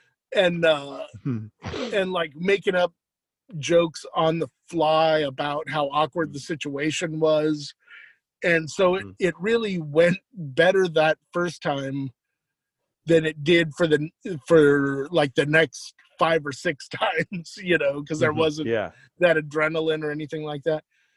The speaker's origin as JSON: {"language": "English", "region": "Colorado", "country": "United States", "said": "And she goes, no, idiot, where are you from? And I was like, Colorado."}